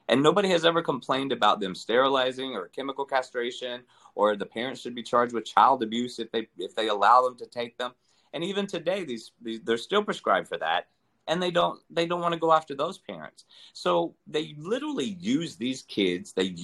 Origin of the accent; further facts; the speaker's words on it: Deep South, United States; Growing up in the Deep South, you know, in a Southern Baptist family, I'd heard my whole life that I was going to hell.